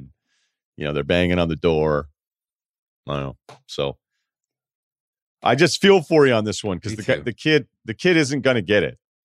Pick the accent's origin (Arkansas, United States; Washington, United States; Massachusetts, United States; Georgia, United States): Massachusetts, United States; Martha's Vineyard; I mean, shit, he thought I was rich because I was from Martha's Vineyard.